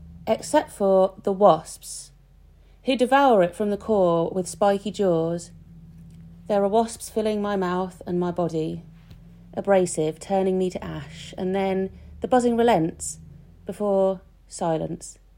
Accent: Norwich, East of England, United Kingdom; and I'm from Norwich.

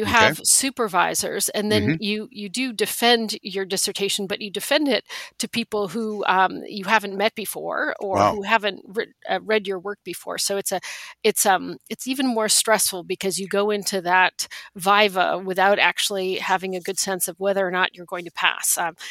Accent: Lexington, Massachusetts, United States; I actually grew up in Lexington, Massachusetts, about 8 miles from where I am sitting at this very moment in Cambridge, Mass.

